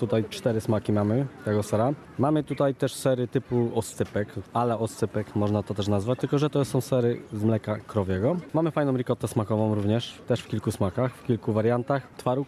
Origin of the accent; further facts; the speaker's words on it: Lesser Poland, Poland; Z Podhala pochodzę i tam tradycja z serów jest duża. Z takiej rodziny się wywodzę, gdzie te sery były robione od zawsze.